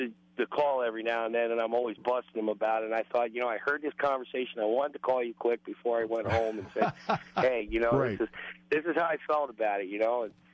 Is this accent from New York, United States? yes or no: no; New Jersey, United States; I'm originally from New Jersey, you know, living in the southern part of New Jersey, I was able to see a lot of the players